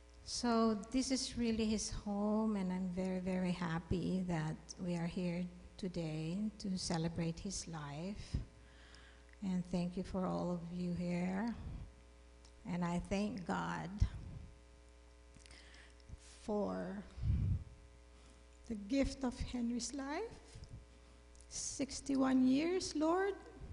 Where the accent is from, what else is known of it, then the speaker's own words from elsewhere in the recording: Manila, Metro Manila, Philippines; And our neighbors, we grew up in Guadalcanal, Santa Mesa, Manila.